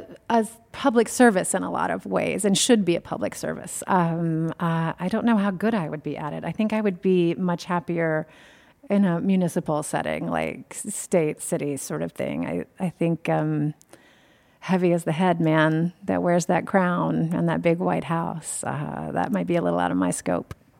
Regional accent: California, United States; I mean, we're fond of Kamala because we're from California, right?

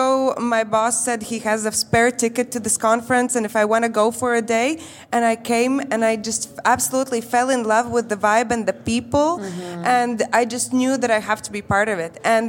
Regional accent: Riga, Latvia; I'm originally here from Riga, Latvia.

